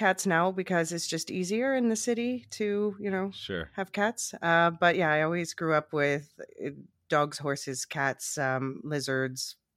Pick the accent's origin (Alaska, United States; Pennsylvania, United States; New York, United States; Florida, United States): Pennsylvania, United States; Philadelphia; moved away as an adult; now in Amsterdam, Netherlands; I'm from Philadelphia, so that's not that far north. I've lived in Amsterdam for the last 17 years, going on 18, I guess, actually this spring.